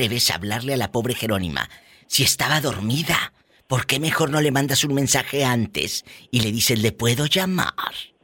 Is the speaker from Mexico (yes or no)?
yes; Mexico; Y luego tomaban lista allá en México, por ejemplo, en mi tierra.